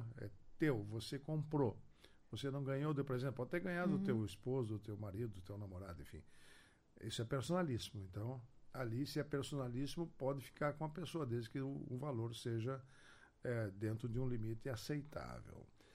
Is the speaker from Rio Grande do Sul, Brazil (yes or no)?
yes; Santo Ângelo, Rio Grande do Sul, Brazil; Eu sou aqui das Missões, da região próxima daqui da região, eu sou de Santo Ângelo